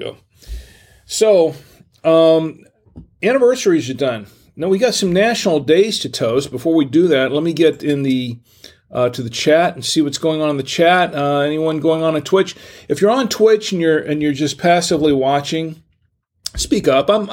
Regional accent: Gainesville, Florida, United States; born there; also born or lived in North Carolina; When I was born in Gainesville, Florida, spent the first 2 years of my life basically living with my grandparents and my mom and dad on the coast, my grandparents' house, because they had a beach house on the on Flagler Beach.

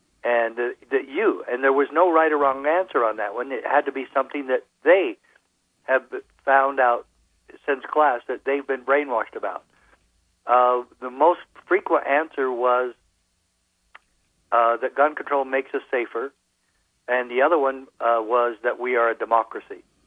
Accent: Brooklyn, New York, United States; I'm from Brooklyn.

